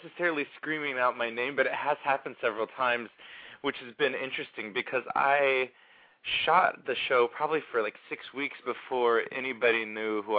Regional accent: Austin, Texas, United States; I grew up in Austin, Texas. I'm a Texas mm-hmm. boy, born mm-hmm. and raised, and all of my family still lives there.

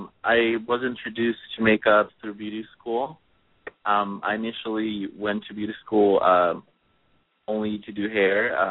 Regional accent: Tustin, California, United States; I am from Orange County, California, Tustin, in Tustin, close to Santa Ana, Irvine area.

